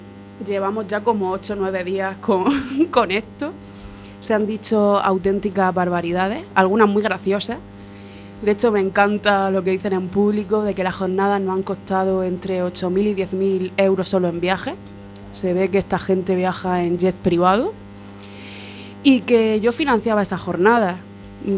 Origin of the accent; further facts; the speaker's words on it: Murcia, Region of Murcia, Spain; De Murcia.